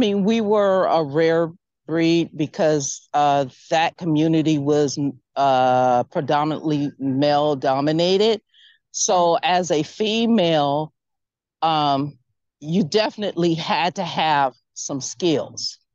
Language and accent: English; Inglewood, California, United States; Yes, I'm from Inglewood, California.